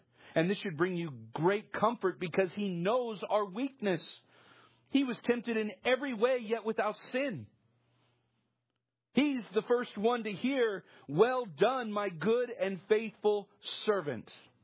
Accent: Vallejo, California, United States; I'm proud to be from Vallejo.

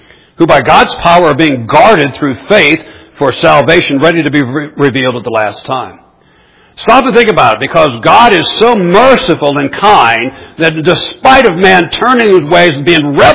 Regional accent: Cleveland, Ohio, United States; Now, I grew up in around Cleveland, Ohio, and you know the Indians stink.

